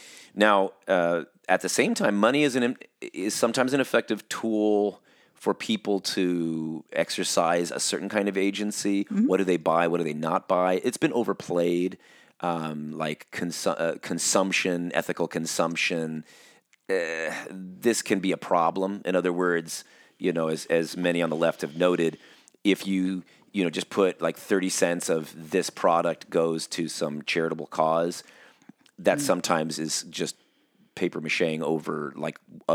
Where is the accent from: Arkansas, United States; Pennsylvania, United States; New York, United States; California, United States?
California, United States; I didn't like Disneyland because I grew up living near Disneyland, and every time somebody visited, we'd go to Disneyland.